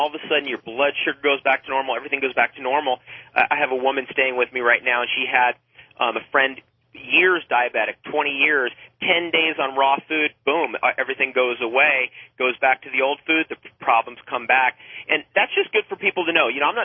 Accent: United States; now in Ontario, Canada; I have a place here in Ontario, Canada, even though I'm an American.

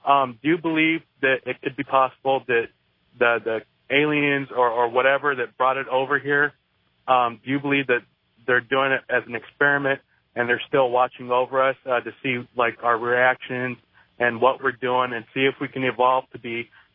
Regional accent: Arizona, United States; from Arizona.

